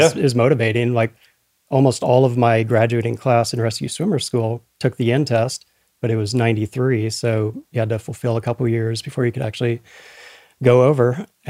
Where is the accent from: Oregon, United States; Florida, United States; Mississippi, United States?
Oregon, United States; also born or lived in California; Well, I was born in California, but pretty much since the age of six, grew up in Southern Oregon in the mountains. So in the 80s, small town, turning 51 here in a month.